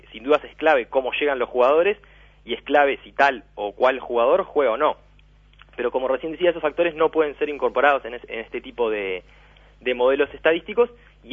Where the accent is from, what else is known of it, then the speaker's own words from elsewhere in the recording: Uruguay; como uruguayos tendríamos que decir que no